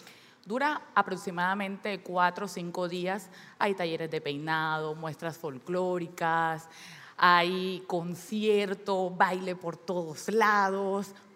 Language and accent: Spanish; Barranquilla, Atlántico, Colombia; born there; Soy oriunda de San Basilio de Palenque porque mis abuelos nacieron aquí, mi mamá nació aquí. Yo nací en Barranquilla, pero soy palenquera, con otros papeles, pero soy palenquera.